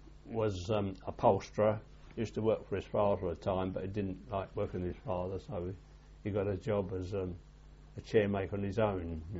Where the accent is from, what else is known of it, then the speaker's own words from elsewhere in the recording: Hackney, London, United Kingdom; born there; I was born in Home Street, Hackney. I don't know if it's still there now. And my grandfather lived round the corner in Bus Street, where his business was.